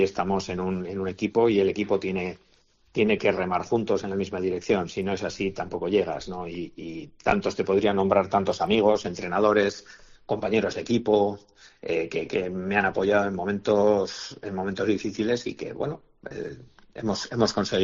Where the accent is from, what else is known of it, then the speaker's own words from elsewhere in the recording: Sangüesa, Navarre, Spain; sobre todo porque es mi patria chica, porque... habíamos vivido, yo de niño he vivido muy de una manera muy intensa las fiestas, y para un sangüesino